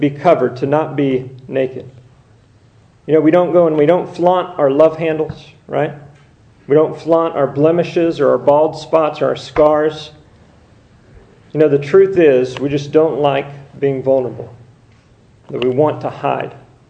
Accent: Texas, United States; I didn't have boots, even though I grew up in Texas.

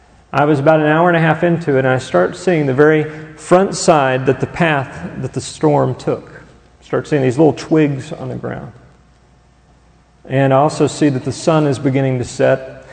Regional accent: Houston, Texas, United States; I grew up in Houston, and my parents still lived in Houston, and that also is very close to the Gulf

